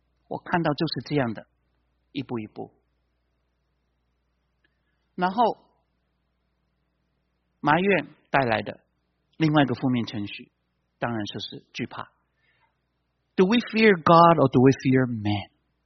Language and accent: Chinese; China; now in United States; 从我们从中国来美国，都是这样想的